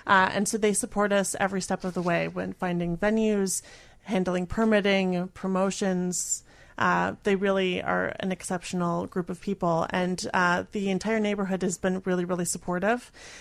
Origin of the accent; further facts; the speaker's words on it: Milwaukee, Wisconsin, United States; now in Chicago, United States; Milwaukee.